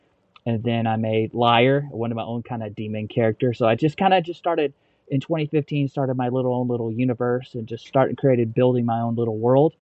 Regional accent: Magazine, Arkansas, United States; I grew up in Arkansas, went to school at a little tiny 964, population town called Magazine, Arkansas.

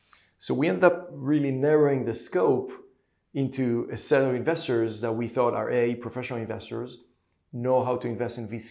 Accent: Haifa, Haifa District, Israel; moved away; Yeah, so I'm born and raised in Israel, in Haifa, actually. I'm proud Haifa graduate.

